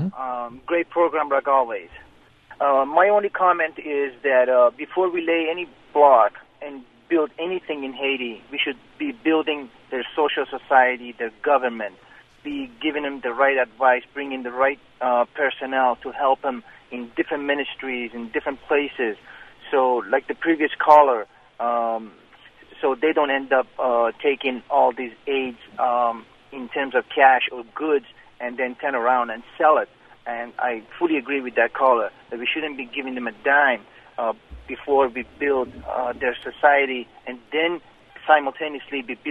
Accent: Iran; No, not Iraq. I'm from Iran.

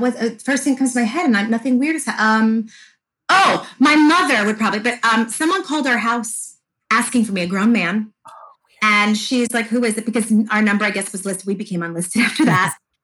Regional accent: Fair Lawn, New Jersey, United States; Okay, so my hometown, Fairlawn, New Jersey

